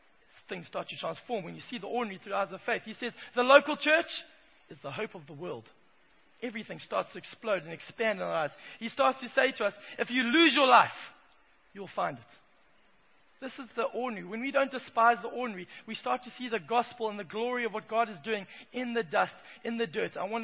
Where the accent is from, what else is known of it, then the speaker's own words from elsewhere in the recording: Zimbabwe; I grew up in Zimbabwe and we developed a language of our own that only Zimbabweans understood.